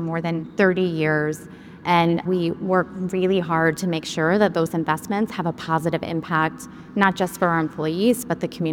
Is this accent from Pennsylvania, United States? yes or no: yes; Pennsylvania, United States; But here in the U.S., I am from Pennsylvania, and my family lives in a rural area where we have a number of fulfillment centers.